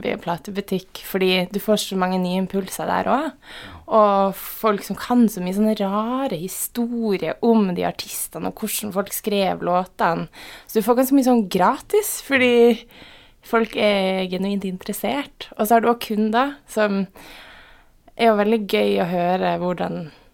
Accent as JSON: {"language": "Norwegian", "town": "Tromsø", "region": "Troms", "country": "Norway", "said": "Ja, og så driver de med å si at røyks opp, og så er jeg fra Tromsø."}